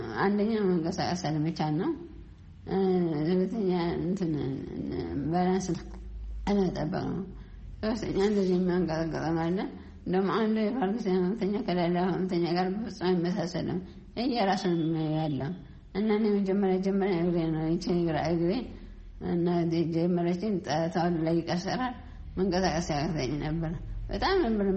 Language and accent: Amharic; Tigray, Ethiopia; የተወለድኩ ትግራይ ነው ትግራይ ዘመሰ አካባቢ ጉረማላውራ ነው እና ያደጉትም ከወንድሜ ጋራ ደብረ ብርሃን መቀሌ